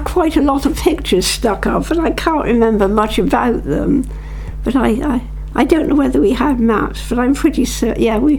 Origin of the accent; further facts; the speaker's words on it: Bristol, South West England, United Kingdom; Well, I was born on the 29th of August 1929 in Bristol, and I grew up in Bristol. We moved around a bit, but it was nearly always in the Cotton area of Bristol.